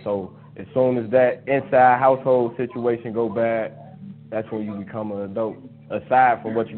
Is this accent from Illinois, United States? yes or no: yes; Chicago, Illinois, United States; Growing up in Chicago, it was like good and bad. I had a lot of fun, but it's kind of dangerous having fun.